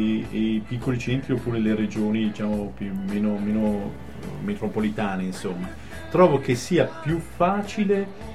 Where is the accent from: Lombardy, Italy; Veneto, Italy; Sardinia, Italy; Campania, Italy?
Veneto, Italy; io vengo dal Veneto, forse vi sarete accorti di questo mio accento.